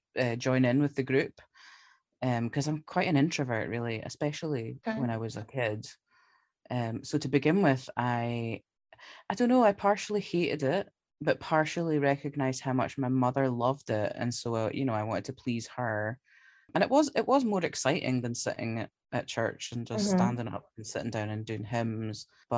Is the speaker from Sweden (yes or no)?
no; Glasgow, Scotland, United Kingdom; I'm from Glasgow in Scotland.